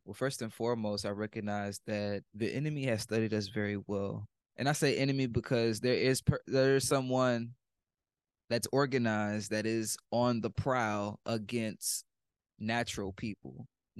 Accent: Houston, Texas, United States; I am from Southwest Eightleaf, Texas, also known as Southwest Houston, Texas, but we call it the SWAT.

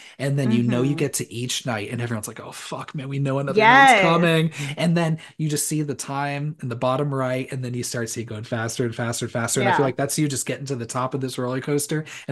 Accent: San Diego, California, United States; This is, you know, I mentioned that this was in San Diego. Mm-hmm. We're from San Diego.

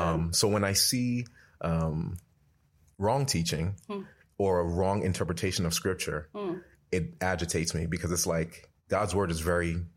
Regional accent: Nigeria; So I come from a background. My father, I'm Nigerian.

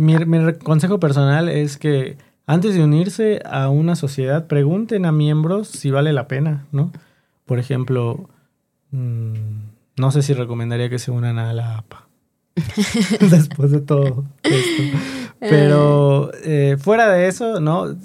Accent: Mexico; como somos internacionales, como somos en específico de México

